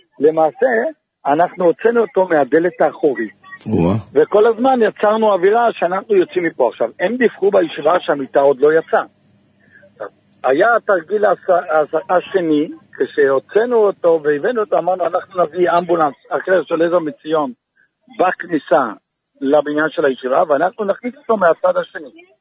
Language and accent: Hebrew; Jerusalem, Jerusalem District, Israel; אני ירושלמי